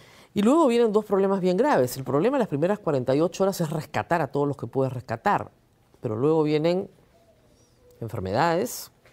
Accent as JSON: {"language": "Spanish", "country": "Peru", "said": "Y hay algo que nos tiene que llamar la atención como peruanos."}